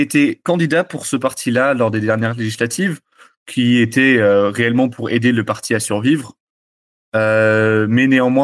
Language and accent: French; Strasbourg, Grand Est, France; born there; first language Dutch; je ne suis pas né aux Pays-Bas. Je suis né à Strasbourg, puisque mes parents sont venus ici en Alsace. J'ai trois nationalités. Donc, je suis suisse, français et néerlandais. Mais néanmoins, j'ai grandi en néerlandais, principalement de ma famille